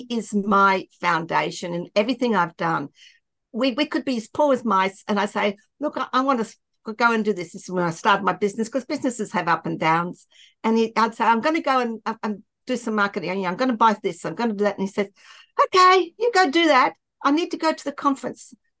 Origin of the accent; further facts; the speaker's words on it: Canberra, Australian Capital Territory, Australia; I grew up in Canberra, which is our capital city in Australia.